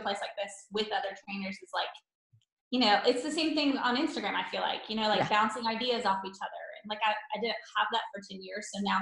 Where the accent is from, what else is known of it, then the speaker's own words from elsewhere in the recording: Canada; moved away as an adult; now in United States; I am actually Canadian. So born and raised in Canada my whole life. My parents moved to Florida because they didn't like the cold like most Canadians. So I moved there after college.